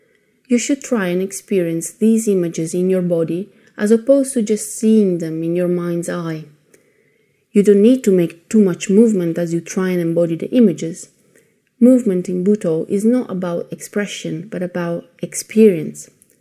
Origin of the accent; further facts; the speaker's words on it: Italy; English is a second language; I'm from Italy.